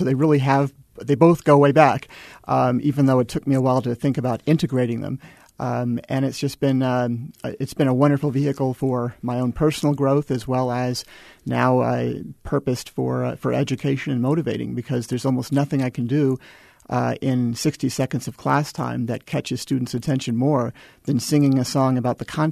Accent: Houston, Texas, United States; also born or lived in Georgia / Colorado; now in El Paso, United States; I grew up in Houston. I've also taught in Georgia and in Colorado.

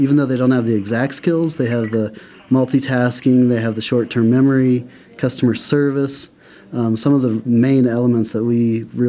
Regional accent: Grand Junction, Colorado, United States; also born or lived in Roaring Fork Valley; We'd lived in the Roaring Fork Valley for 12 years and had our first son and decided to move back to my hometown of Grand Junction

